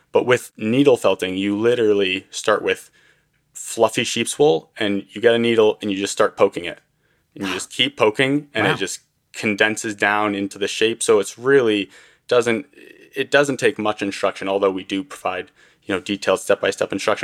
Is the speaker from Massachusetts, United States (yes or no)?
yes; Northampton, Massachusetts, United States; I'm from Northampton, Massachusetts.